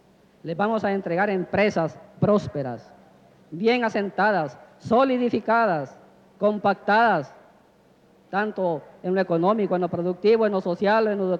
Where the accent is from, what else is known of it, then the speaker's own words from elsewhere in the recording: El Salvador; nosotros, como buenos salvadoreños, con ese espíritu que nos caracteriza de emprendedores